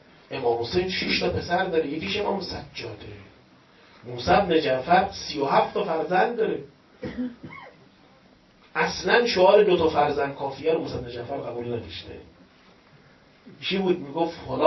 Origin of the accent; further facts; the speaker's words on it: Tehran, Tehran Province, Iran; born there; من متولد تهرانم.